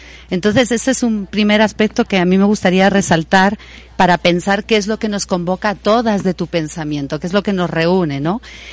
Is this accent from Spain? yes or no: yes; Spain; moved away; yo, que vengo de España, he hecho en estos últimos años